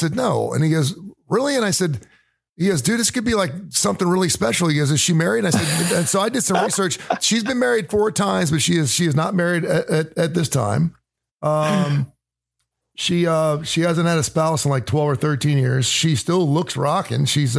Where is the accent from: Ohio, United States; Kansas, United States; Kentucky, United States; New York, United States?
Ohio, United States; Cincinnati; in Cincinnati, Ohio, my hometown